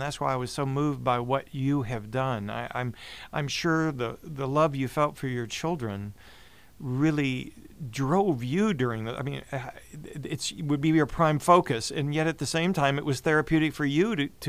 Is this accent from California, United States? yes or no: yes; California, United States; being obviously grounded as a Californian in Buffalo, New York